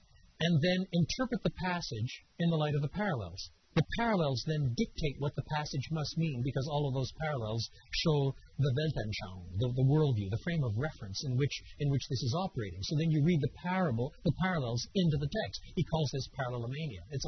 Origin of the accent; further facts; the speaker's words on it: Quebec, Canada; I was brought up in French Canada, so it does slip out now and then.